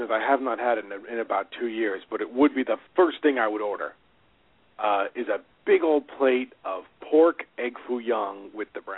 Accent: Staten Island, New York, United States; Chinese food, to me, look, I was from Staten Island.

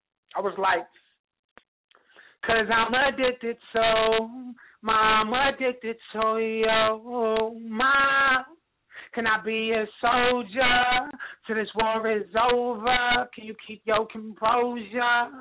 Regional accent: Jersey City, New Jersey, United States; I'm next up. Like, I'm from Jersey City.

